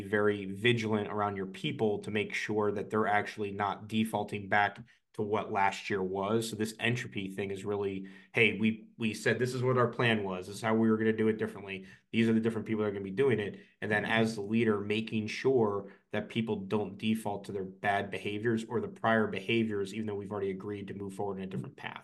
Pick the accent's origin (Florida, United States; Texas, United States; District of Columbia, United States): Florida, United States; Now, I grew up in Florida, so I had to Google this word as well when I first read it too.